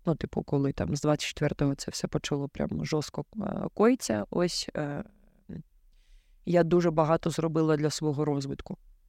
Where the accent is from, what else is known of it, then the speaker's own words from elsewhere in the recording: Lysychansk, Luhansk Oblast, Ukraine; я сама з родом з Луганської області, місто Лисичанськ. І це не прикордонне місце, мабуть, ні. Воно в центрі Луганської області, ну, прям знаходиться. І я там народилась